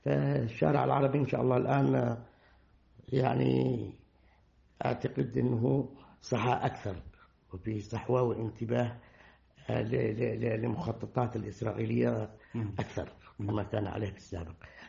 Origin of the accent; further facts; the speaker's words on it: Yemen; نحن في اليمن نعتبر أنفسنا قلبين في جسد واحد